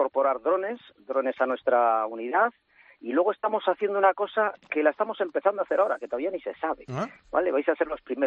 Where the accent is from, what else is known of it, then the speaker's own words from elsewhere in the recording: Eibar, Basque Country, Spain; born there; porque nosotros nacimos en Eibar, Guipúzcoa